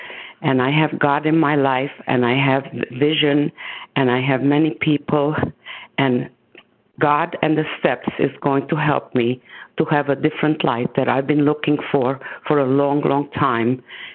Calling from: Boynton Beach, Florida, United States; I am in Florida, Boynton Beach, Florida.

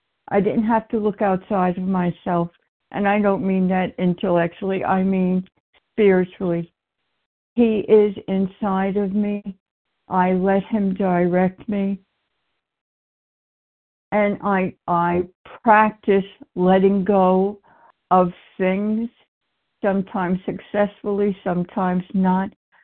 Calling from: New York, United States; I'm calling from New York.

